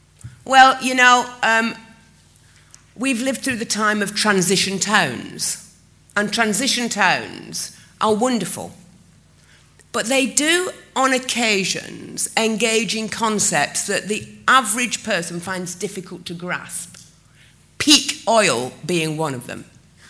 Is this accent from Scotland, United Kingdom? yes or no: no; Todmorden, Yorkshire and the Humber, United Kingdom; So I got on a train in London. And 3.5 hours later, I was in my hometown in Todmorden